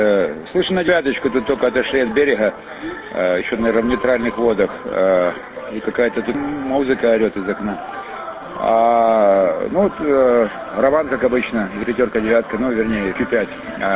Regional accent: Feodosia, Crimea, Ukraine; я из Феодосии

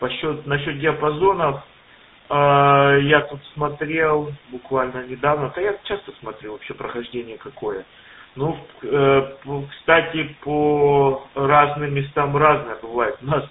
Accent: Russia; now in United States; Нет, я из России, но я прожил очень долго, сколько, 23 года здесь

